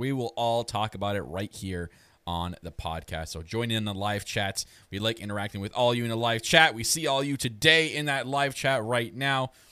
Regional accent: Canada; I am your self-proclaimed greatest host. I am your Canadian prince, as always

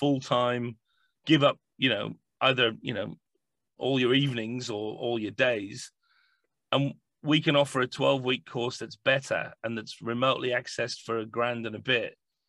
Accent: North West England, United Kingdom; You know, I'm more prosaic. You know, I'm from Cumbria, for God's sake.

